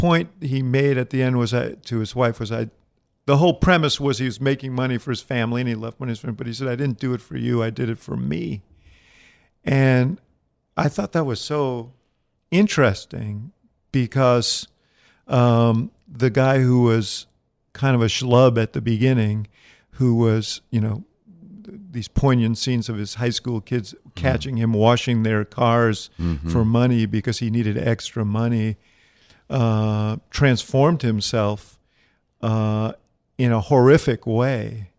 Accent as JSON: {"language": "English", "town": "New York City", "region": "New York", "country": "United States", "tie": "born or raised there", "said": "You know, I grew up here in New York City, and it was just after the McCarthy era"}